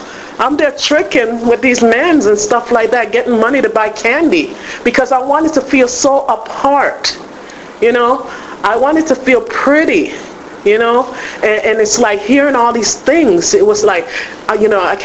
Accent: Chicago, Illinois, United States; moved away; also born or lived in Jamaica; I'm originally from Jamaica. And that was another thing that kept me out even more, you know, like my mom brought us here to the United States. I was raised up in Chicago, where I lived 17 and a half years

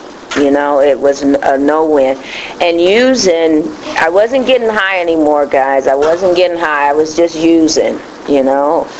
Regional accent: Cleveland, Ohio, United States; moved away; I'm from Cleveland, Ohio, and that's where I did most of my using. And then I moved to Pennsylvania, and I began to use there.

